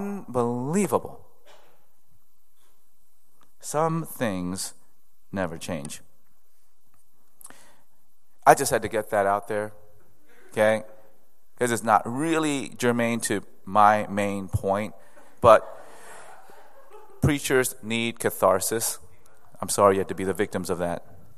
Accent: the South, United States; I grew up in the South, where I was surrounded by people who believed that the Bible was inerrant and infallible.

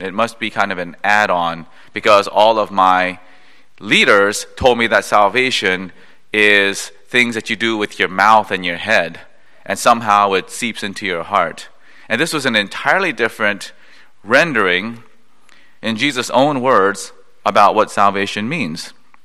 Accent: South Korea; Third generation Presbyterian from wonderful American Presbyterian missionaries that came to my home country of Korea back in 1884

